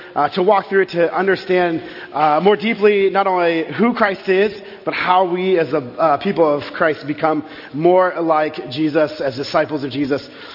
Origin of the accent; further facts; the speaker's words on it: Texas, United States; I grew up in Texas, and so this might sound very foreign to you